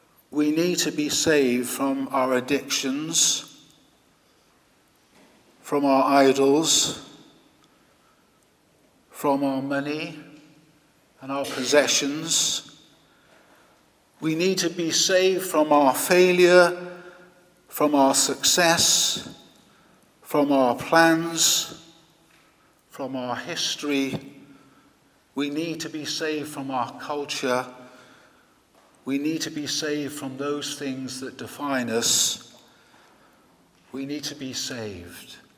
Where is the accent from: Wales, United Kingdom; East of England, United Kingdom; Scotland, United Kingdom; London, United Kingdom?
Wales, United Kingdom; For me, for example, I was brought up in Wales.